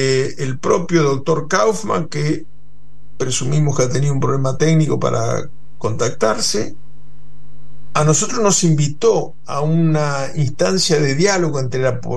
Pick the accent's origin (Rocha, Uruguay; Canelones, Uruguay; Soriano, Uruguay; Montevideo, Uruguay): Rocha, Uruguay; born there; en la zona donde yo nací, en el este del país, en el departamento Rocha, fundamentalmente en la frontera con el Brasil.